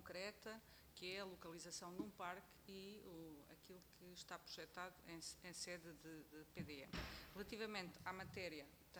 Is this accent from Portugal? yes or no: yes; Algarve, Portugal; na minha região, que é o Algarve e de onde eu sou originário